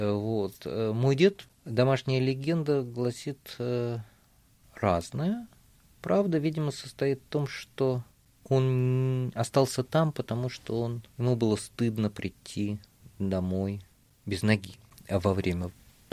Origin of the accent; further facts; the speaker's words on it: Saint Petersburg, Russia; born there; Я родился в Ленинграде, да. Я родился в Ленинграде, оба мои родителя родились в Украине.